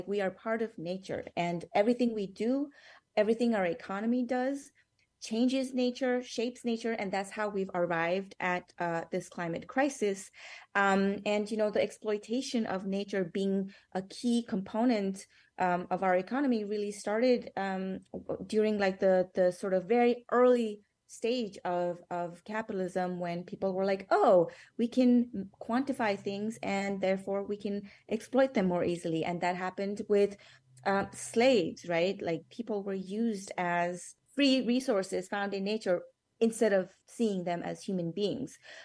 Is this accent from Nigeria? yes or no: no; Nepal; now in United States; I was born and raised in Nepal, which is in the global south